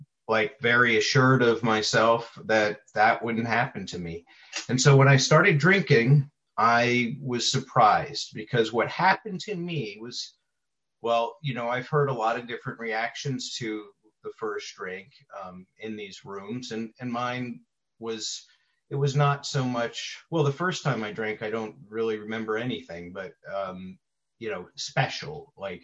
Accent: New Orleans, Louisiana, United States; I grew up in New Orleans, and my father was an alcoholic, and he actually drank himself to death eventually.

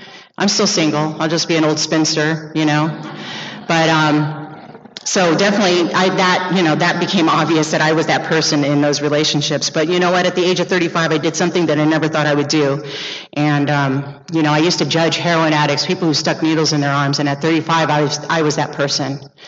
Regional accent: Venice, California, United States; when I think back to my childhood and my teenage years living and growing up in Venice, it was great.

